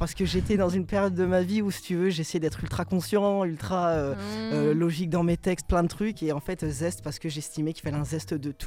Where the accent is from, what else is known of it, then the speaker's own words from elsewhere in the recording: Pont-Audemer, Normandy, France; Moi, je viens de l'Eure.